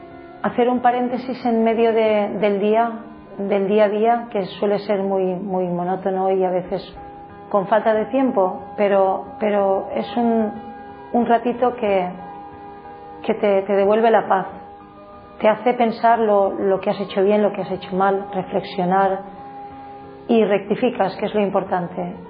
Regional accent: Guadasuar, Valencian Community, Spain; soy educadora infantil. Trabajo en un colegio de mi pueblo, de aquí de Valencia, un pueblo que se llama Guadasuar

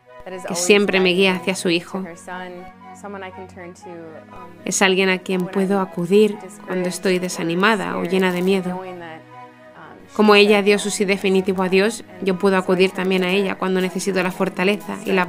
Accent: Blaine, Minnesota, United States; Spanish is a second language; now in Derry, United Kingdom; soy de Blaine, Minnesota. Ahora estoy viviendo en Derry, en el norte de Irlanda.

